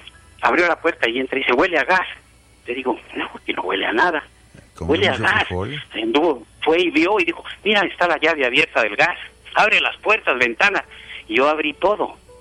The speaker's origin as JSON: {"language": "Spanish", "town": "Rincón de Tamayo", "region": "Guanajuato", "country": "Mexico", "tie": "born or raised there", "said": "En Rincón de Tamayo, Guanajuato."}